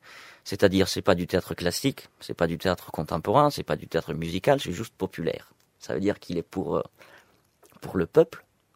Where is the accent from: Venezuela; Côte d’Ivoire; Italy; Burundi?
Italy; now in France; je commence à parler de mon histoire personnelle, donc de comment je suis parti d'Italie pour arriver en France pour faire comédien